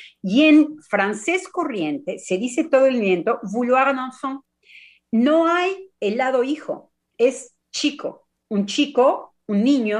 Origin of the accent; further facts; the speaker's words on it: Mexico; ahora les digo por qué, como mexicana, para mí es terrible la fórmula.